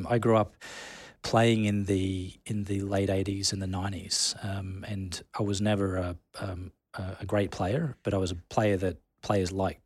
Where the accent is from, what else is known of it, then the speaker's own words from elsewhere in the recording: Rockhampton, Queensland, Australia; I grew up in Rockhampton, and it's a small town.